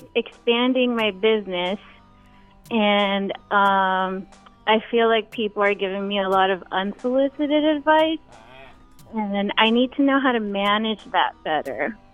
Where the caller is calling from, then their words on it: Joshua Tree, California, United States; Joshua Tree.